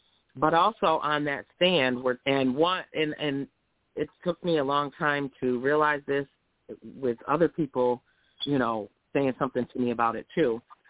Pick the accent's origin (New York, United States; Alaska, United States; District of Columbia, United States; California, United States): New York, United States; Syracuse; also born or lived in Potsdam; I mean, I'm from Syracuse. I had been living in Potsdam probably close to 9 years.